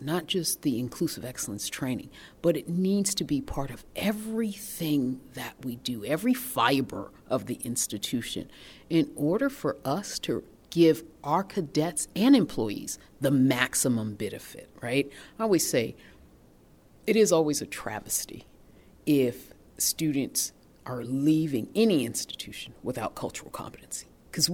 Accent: Boston, Massachusetts, United States; I'm from Boston, Massachusetts, so I'd compare them to a Harvard student any day

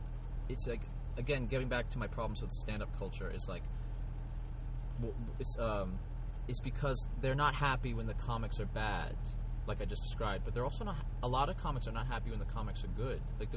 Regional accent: Australia; moved away as an adult; also born or lived in United States; I was born in the States. I lived in Australia for about 10 years. Yeah, like from like a young age to early 20s.

